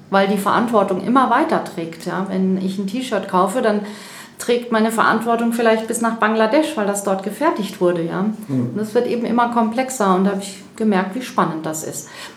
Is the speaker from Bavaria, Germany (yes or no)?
no; Freiburg, Baden-Württemberg, Germany; Ich bin eben aus Freiburg, deshalb die räumliche Trennung.